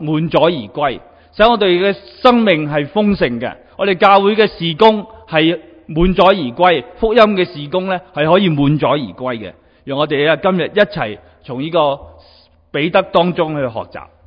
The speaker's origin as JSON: {"language": "Cantonese", "country": "China", "said": "我哋中国人好鍾意呢讲年年都有鱼，有鱼有剩，系咪？"}